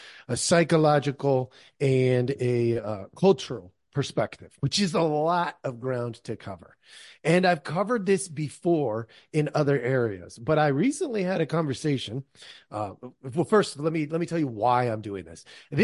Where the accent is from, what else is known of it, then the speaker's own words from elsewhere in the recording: United States; I as an American am an immigrant, essentially, because almost all Americans, not all, but of the vast majority of us in America are immigrants in some form or another.